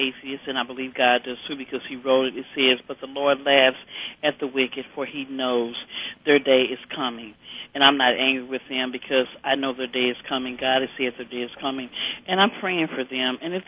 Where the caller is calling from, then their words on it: Creve Coeur, Missouri, United States; I'm calling from Creve Coeur.